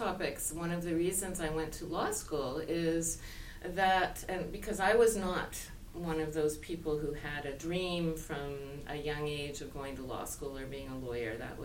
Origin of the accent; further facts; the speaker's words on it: Quebec, Canada; I was born and raised in Quebec in the Eastern Townships, beautiful area. My parents were both from Nova Scotia. They moved to the Eastern Townships of Quebec after World War II, I believe mainly for economic reasons.